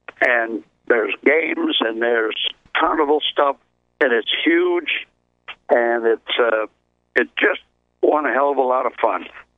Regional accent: Ireland; I'm Irishman.

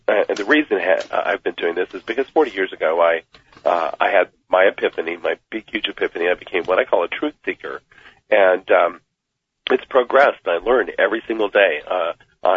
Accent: United States; born there; I was born in the United States. I'm a U.S. citizen.

